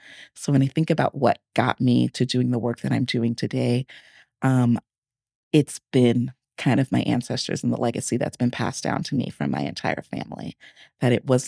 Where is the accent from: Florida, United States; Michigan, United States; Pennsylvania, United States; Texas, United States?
Texas, United States; San Antonio; now in Omaha, United States; growing up in San Antonio, the neighborhood, the little circle that we were in on near the base, there's just so much like Latinos there.